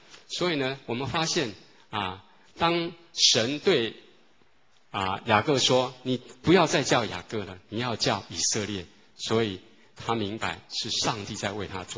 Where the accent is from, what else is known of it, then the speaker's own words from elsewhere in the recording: China; 我们中国人很盼望说可以有天人合一的这样的梦想。